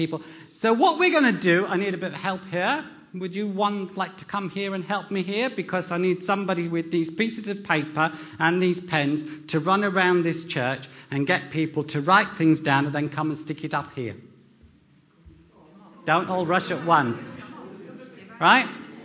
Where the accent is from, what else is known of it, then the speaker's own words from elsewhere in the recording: Bradford, Yorkshire and the Humber, United Kingdom; I am from Bradford